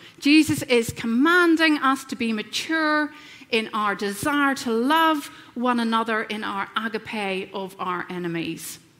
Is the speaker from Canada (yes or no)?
no; Northern Ireland, United Kingdom; I grew up in Northern Ireland, if you hadn't already guessed by my accent.